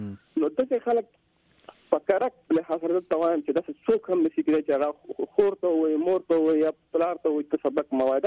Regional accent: Karak, Khyber Pakhtunkhwa, Pakistan; او زه هم پختون يم د کرک يم د لاهور څخه يم

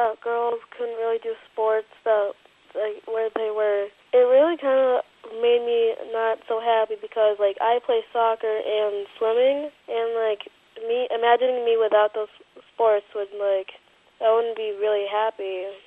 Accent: Zimbabwe; I'm from Zimbabwe.

